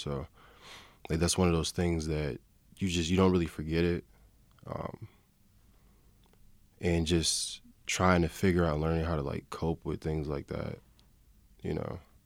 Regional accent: Rochester, New York, United States; I grew up off Hudson on Upper Falls.

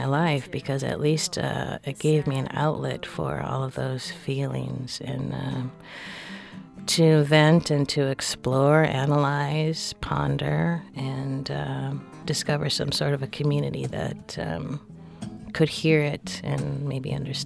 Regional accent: Wisconsin, United States; I think just being a biracial person growing up in Wisconsin and learning about racism at an early age.

